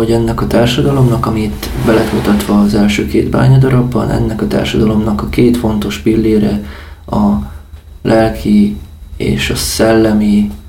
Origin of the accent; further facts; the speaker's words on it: Székely Land, Romania; igen, Székely vagyok, ott élek